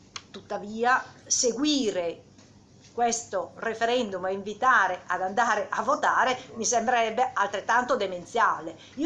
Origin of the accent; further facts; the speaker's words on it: Sardinia, Italy; anche la mia comunità montana, quella del mio paese in Sardegna, ha un sacco di comuni che sono su mare